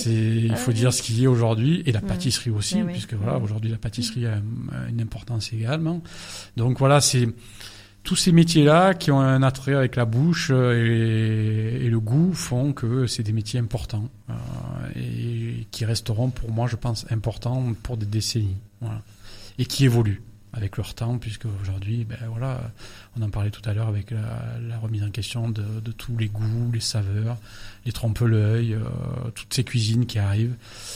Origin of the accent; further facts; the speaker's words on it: France; quand même on est français, donc on est fiers de notre gastronomie